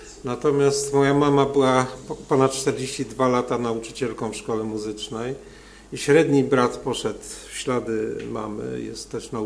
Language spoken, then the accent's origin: Polish; Toruń, Kuyavian-Pomeranian Voivodeship, Poland; Więc pochodzę z Torunia, z województwa kujawsko-pomorskiego. Byłem najstarszym z trzech synów.